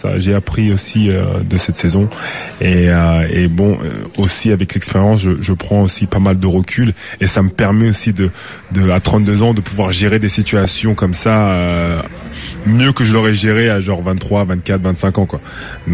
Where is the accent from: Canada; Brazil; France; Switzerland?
France; Rouen, Normandy; Je suis très attaché à ma ville natale qui est Rouen.